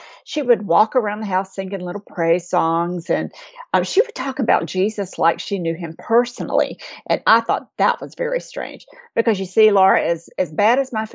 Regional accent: North Carolina, United States; But I was raised in Eastern North Carolina in a small town, and my father had a business.

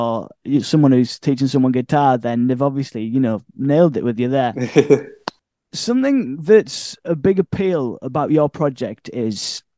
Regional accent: Hartlepool, North East England, United Kingdom; I'm from down the road in Hartlepool. So it's a Northeast fest in here.

